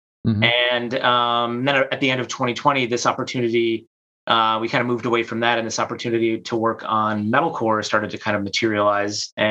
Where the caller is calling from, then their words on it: Chicago, Illinois, United States; I'm from my basement in Chicago, sunny Chicago. Sunny December Chicago, that's right.